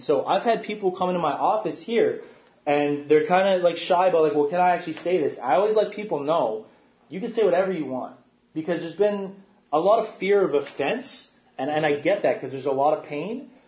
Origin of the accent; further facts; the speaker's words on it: Regina, Saskatchewan, Canada; I didn't learn about residential schools growing up in Regina.